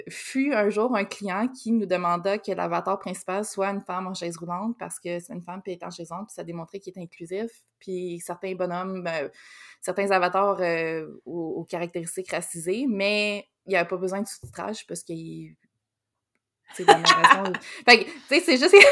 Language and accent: French; Quebec, Canada; accent: Quebec; nous, c'est plus difficile avec notre accent québécois